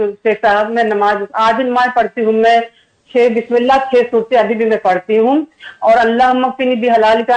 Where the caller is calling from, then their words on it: Mumbai, Maharashtra, India; India سے بامبے سے جڑی